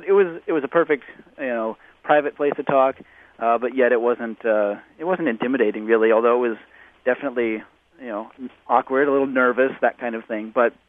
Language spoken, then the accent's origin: English; Oregon, United States; And growing up in Oregon, this was really easy.